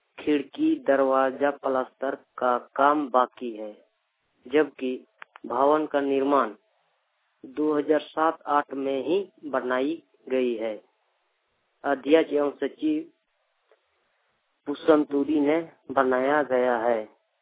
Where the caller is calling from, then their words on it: Bokaro, Jharkhand, India; टोला rally बेड़ा post पे थाना नवाडी जिला बोकारो झारखंड से बोल रहा हूँ।